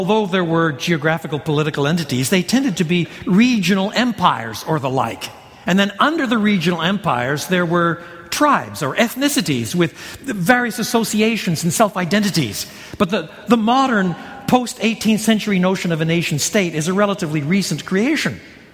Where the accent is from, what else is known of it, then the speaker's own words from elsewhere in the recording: Quebec, Canada; first language fr; English is a second language; I was brought up in French. In French Canada, the French Canadians would speak of la nation du Québec